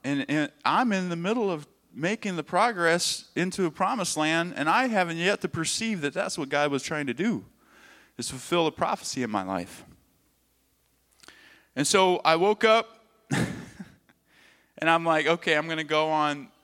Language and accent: English; Arkansas, United States; moved away; I had intentions on leaving Minnesota and going back to my home state of Arkansas.